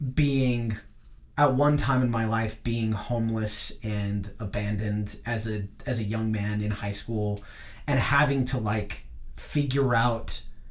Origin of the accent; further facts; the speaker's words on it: Utah, United States; I'm from Utah. I went to Mountain View High School. I graduated from Utah Valley University with a BS in theater